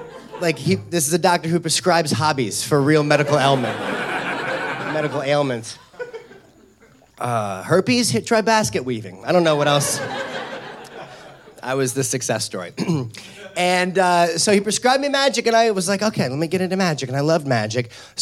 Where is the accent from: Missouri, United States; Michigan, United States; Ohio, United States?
Missouri, United States; St. Louis; When I was 12 years old, I grew up in St. Louis, Missouri.